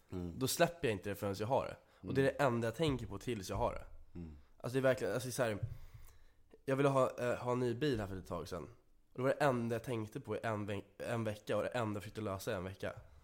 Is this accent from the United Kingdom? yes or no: yes; United Kingdom; also born or lived in Sweden / Scotland; Jag är född i Sverige och sen flyttade till England och bodde där tills jag var 7-8 kanske. Eller i Skottland och England. Bodde jag.